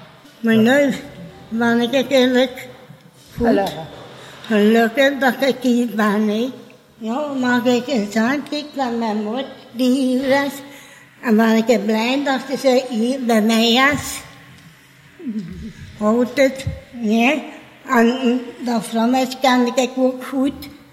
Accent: Oost-Rozebeke, Flanders, Belgium; Ik ben van Oost-Rozebeke. Roosbeke. Maar ik ben vandoor de Montreham gewoond, getrouwd. En ben hier in Dantreham gekomen.

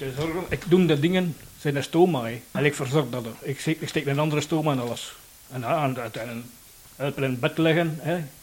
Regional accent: Denderleeuw, East Flanders, Belgium; Ik kom uit Denderleeuw. Ik ben geboren in Denderleeuw en ik ben van 51. En ben daar gepensioneerd ook altijd.

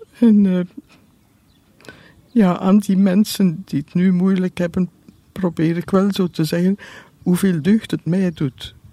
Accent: Geraardsbergen, East Flanders, Belgium; Ja, ik ben afkomstig van Gerardsbergen.

